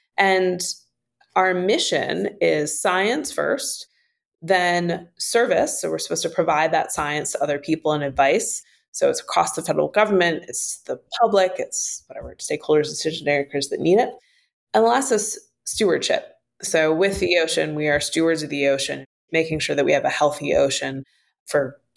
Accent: Great Lakes, United States; I'm originally from the Great Lakes region.

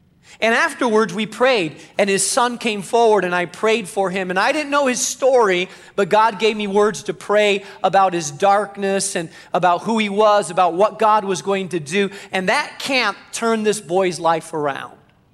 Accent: Spain; born or raised there

